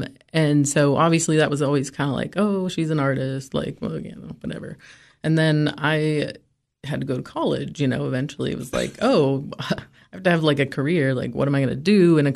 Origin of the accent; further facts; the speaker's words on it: Kentucky, United States; also born or lived in Green Bay; I lived in Green Bay with my family because I was born in Green Bay, grew up in Kentucky. So I have a weird north-south